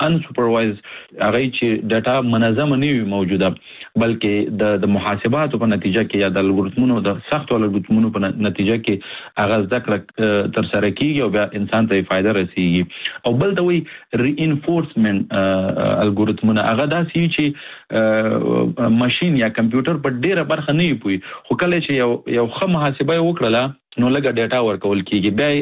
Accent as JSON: {"language": "Pashto", "region": "Nangarhar", "country": "Afghanistan", "said": "زه د افغانستان د ننګرهار ولایت څخه یم،"}